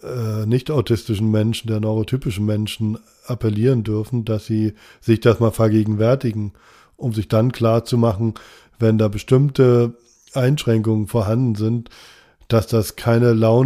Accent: East Germany, Germany; ich komme aus dem Osten, deswegen heißt es bei mir Kaufhalle.

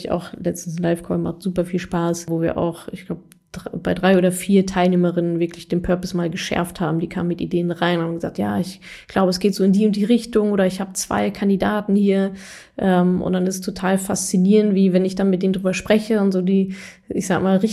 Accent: North Rhine-Westphalia, Germany; ich habe auch ganz viele aus meiner Heimat, hier NRW, Ruhrpott

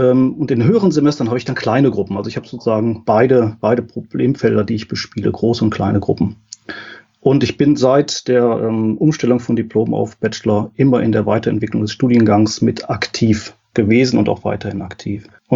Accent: Düsseldorf, North Rhine-Westphalia, Germany; Und ich bin ursprünglich aus Düsseldorf und habe Erlaubnis, in Köln arbeiten zu dürfen. Bin in Aachen ausgebildet worden, akademisch.

